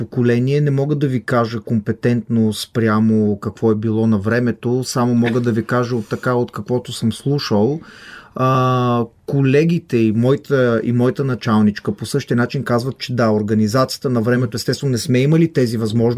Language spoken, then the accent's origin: Bulgarian; Israel; Израснал съм в Израел. 12 години, оттам е образованието, средното.